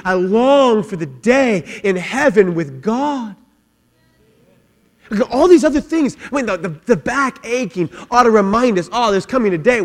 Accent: Long Beach, California, United States; I'm from Long Beach, we say that positively, right?

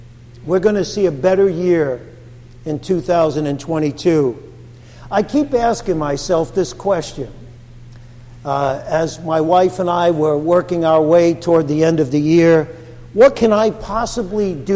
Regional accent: Brooklyn, New York, United States; growing up in Brooklyn, at the stroke of midnight, everybody stuck their heads out the window and pounded on pots and pans.

